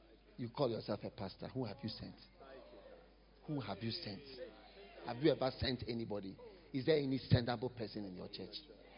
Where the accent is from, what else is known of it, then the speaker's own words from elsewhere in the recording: South Africa; because I'm South African, you know. And South Africans, we know how to struggle.